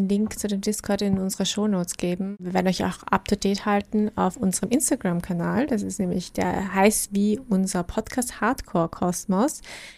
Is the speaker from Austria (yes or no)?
yes; Vienna, Austria; ich komme aus Österreich.